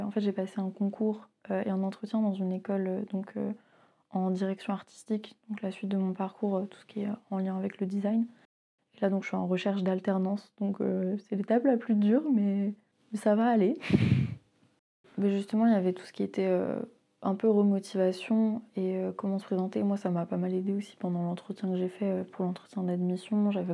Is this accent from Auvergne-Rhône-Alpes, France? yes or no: no; Pabu, Brittany, France; j'ai 21 ans et je viens de Pabu.